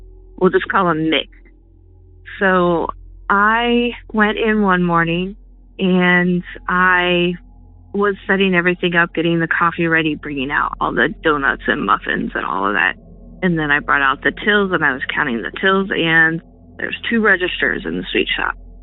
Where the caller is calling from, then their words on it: Seattle, Washington, United States; also born or lived in Shepherdstown; I am calling from Seattle, Washington. I've lived in Seattle for over 20-some years